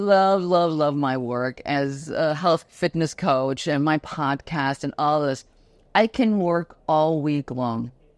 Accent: Germany; English is a second language; now in United States; I'm originally from Germany.

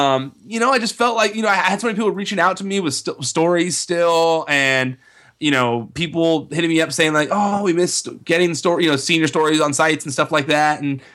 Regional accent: California, United States; I try my best not to say all the time, but I'm from California, so I can't help it.

